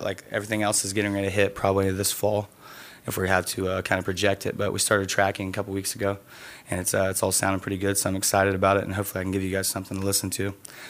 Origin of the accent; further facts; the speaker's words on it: Winchester, Indiana, United States; now in Indianapolis, United States; I'm from Winchester, Indiana, which is like an hour and a half northeast of here. And then I live with my good friend. He's here today in Irvington now on the east side.